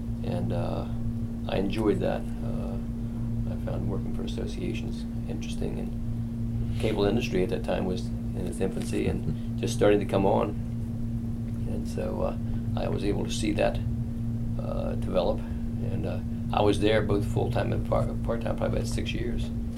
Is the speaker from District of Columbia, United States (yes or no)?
yes; Washington, District of Columbia, United States; Well, I was born in Washington, D.C., back in October 2nd, 1945. And grew up in the Washington area. Went to school in the public school system in Washington.